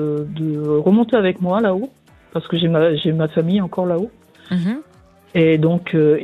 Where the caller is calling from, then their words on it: Occitanie, France; Je suis près de Montpellier.